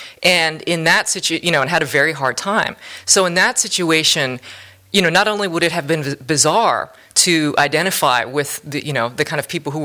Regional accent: Japan; You know, I was born in Japan.

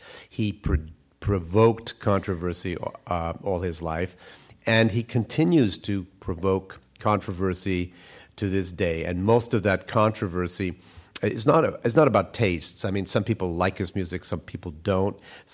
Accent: Queens, New York, United States; also born or lived in Manhattan; When I was born in that little island called Manhattan, I grew up in Queens.

